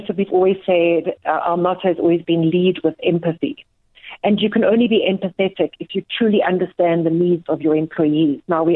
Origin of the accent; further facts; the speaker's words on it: Cape Town, Western Cape, South Africa; I grew up in Cape Town, Nompumalolo